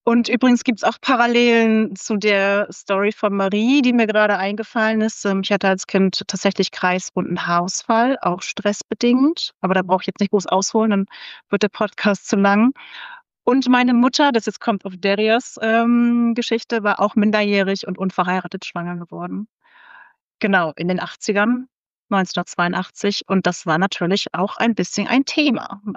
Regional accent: Bremen, Germany; now in Berlin, Germany; Also, ich bin ja in Bremen groß geworden

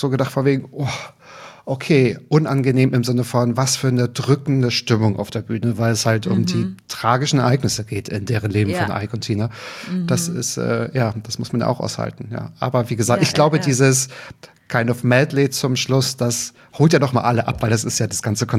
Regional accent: Berlin, Germany; Nein, ich komme aus Berlin.

